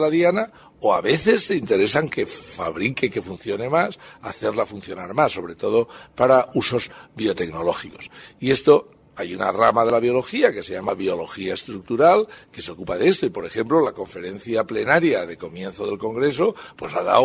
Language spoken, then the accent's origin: Spanish; Valencia, Valencian Community, Spain; Yo soy de Valencia y trabajo en Valencia